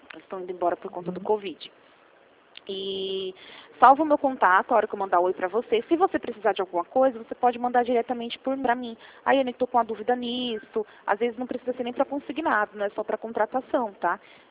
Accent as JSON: {"language": "Portuguese", "region": "São Paulo", "country": "Brazil"}